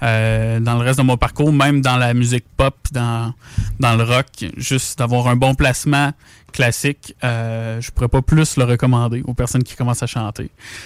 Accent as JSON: {"language": "French", "town": "Lévis", "region": "Quebec", "country": "Canada", "tie": "born or raised there", "said": "Exactement, fait que on est né à Lévis, à l'Hôtel Dieu. On a grandi à Lévis, Lévis-Beaumont. Puis j'ai fait mon PALS en musique au secondaire à Pointe-Lévis, à la Croche-Notte."}